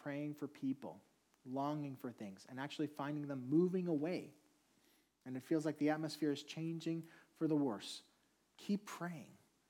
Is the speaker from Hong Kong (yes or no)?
no; Puerto Rico; And I grew up in Puerto Rico, so the songs were in Spanish.